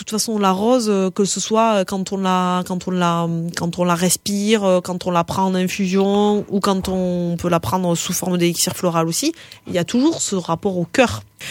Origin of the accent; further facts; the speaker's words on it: France; c'est un peu difficile en fait quand on est français pour arriver à intégrer ça. Tu sais, nous on a ce truc.